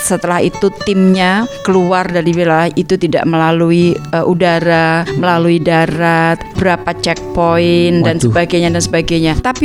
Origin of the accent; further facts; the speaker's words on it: Indonesia; saya dari Indonesia